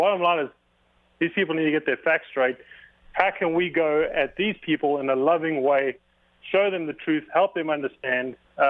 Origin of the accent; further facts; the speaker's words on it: South Africa; I grew up playing rugby in South Africa